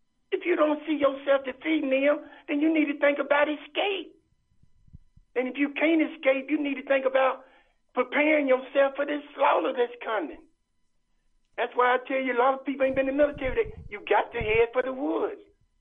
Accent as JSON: {"language": "English", "town": "Birmingham", "region": "Alabama", "country": "United States", "tie": "born or raised there", "said": "I'm from Birmingham, born and raised there. There were so many black people in Birmingham with money"}